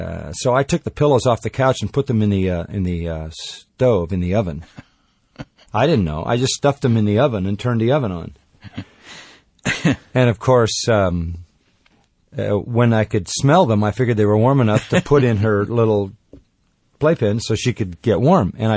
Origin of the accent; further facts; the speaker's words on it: Los Angeles, California, United States; born there; Yeah, I was born down in Los Angeles at St. Vincent's Hospital, which is still a functioning hospital in the city.